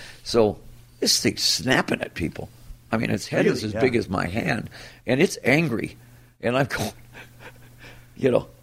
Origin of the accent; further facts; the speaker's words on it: Detroit, Michigan, United States; First of all, it's my hometown.